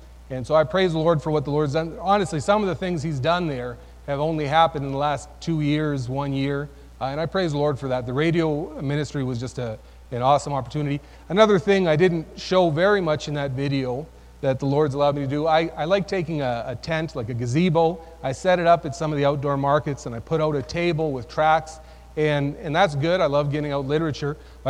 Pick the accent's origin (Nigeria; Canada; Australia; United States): Canada; if you haven't noticed, I'm Canadian.